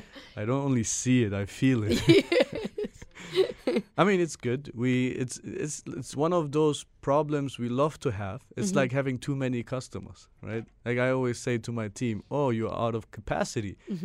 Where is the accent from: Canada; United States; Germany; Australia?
Germany; I was born and raised in Germany.